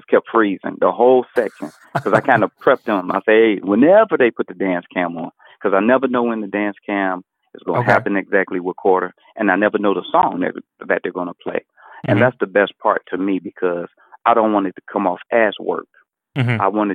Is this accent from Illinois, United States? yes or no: no; Detroit, Michigan, United States; Yeah, I was born and raised in Detroit. Never left. I'm 51 years old now.